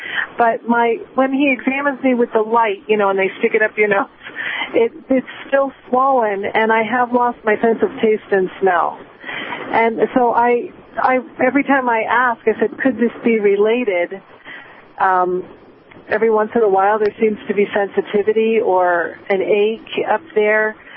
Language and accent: English; Bethlehem, Pennsylvania, United States; I'm from Bethlehem, Pennsylvania.